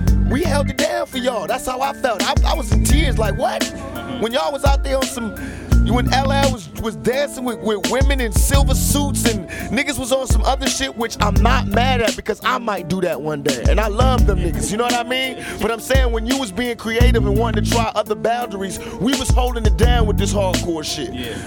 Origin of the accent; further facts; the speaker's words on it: East Coast, United States; I love the East Coast. I'm from the East Coast.